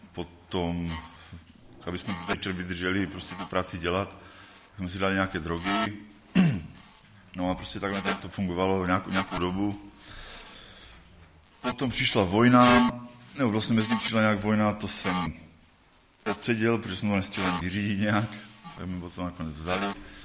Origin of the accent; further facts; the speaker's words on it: Bohumín, Moravian-Silesian Region, Czechia; jsem z Bohumína.